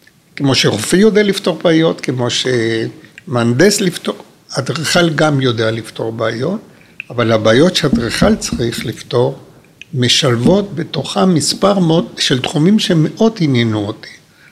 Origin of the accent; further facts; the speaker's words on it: Peru; Hebrew is a second language; moved away as an adult; now in Israel; אני יליד, לא הארץ, יליד כדור הארץ. אני יליד פירו, יליד פירו.